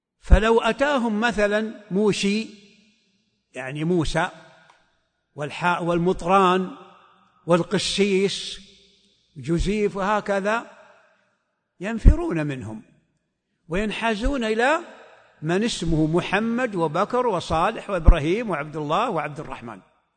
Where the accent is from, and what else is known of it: Saudi Arabia